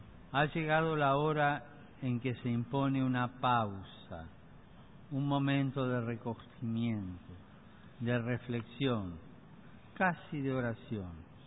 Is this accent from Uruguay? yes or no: no; Argentina; un clásico de la literatura de mi tierra natal